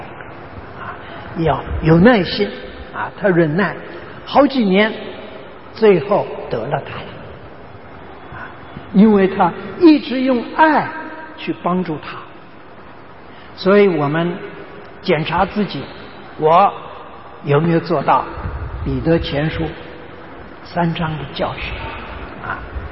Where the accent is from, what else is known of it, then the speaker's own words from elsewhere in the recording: China; 我们中国人练武术是打空气是吧？